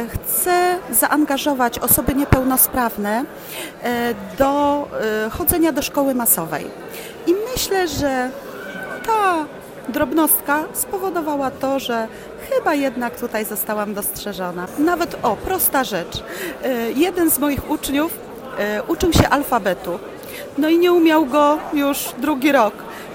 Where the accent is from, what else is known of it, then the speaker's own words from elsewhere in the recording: Nysa, Opole Voivodeship, Poland; pochodzę z Nysy, pracuję w szkole podstawowej numer 3 w Nysie